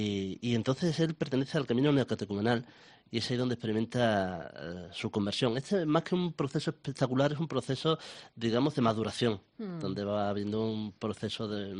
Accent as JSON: {"language": "Spanish", "town": "La Codosera", "region": "Extremadura", "country": "Spain", "tie": "born or raised there", "said": "en La Codosera, que además es mi pueblo, lo conozco bien."}